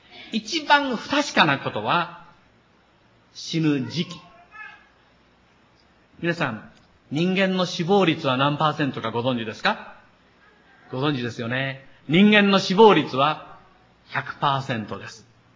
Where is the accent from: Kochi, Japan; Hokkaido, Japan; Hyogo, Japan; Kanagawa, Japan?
Kochi, Japan; また私と同じ高知県出身ということでですね